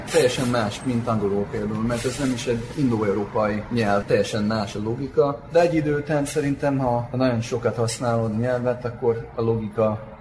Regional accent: United States; Hungarian is a second language; now in Hungary; mert Amerikában, ahonnan én jövök, teljesen más

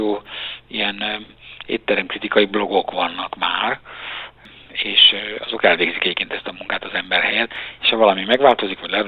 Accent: Budapest, Hungary; Mert mi pestiek vagyunk, mert Budán nem történik soha semmi. Hát én összesen 3 hónapig laktam Budán, és aztán visszamenekültem Pestre.

